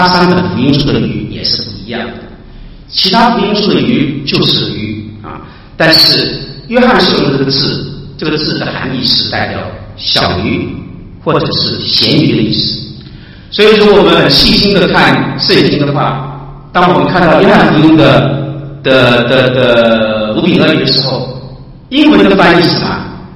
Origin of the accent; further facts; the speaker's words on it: Hong Kong; 就是我们香港人叫